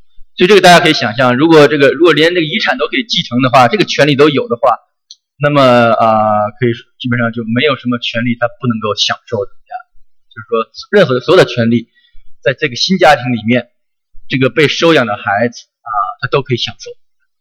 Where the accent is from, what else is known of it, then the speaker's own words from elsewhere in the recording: Tianjin, China; accent: Tianjin; 就是我们天津话就是跟北方可能很多都是这样说，就是说过继